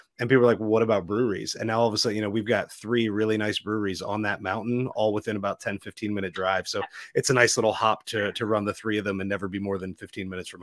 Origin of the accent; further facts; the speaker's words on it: Pennsylvania, United States; So I grew up in Pennsylvania, and I mean, I would hesitate to say like that's a beer I grew up on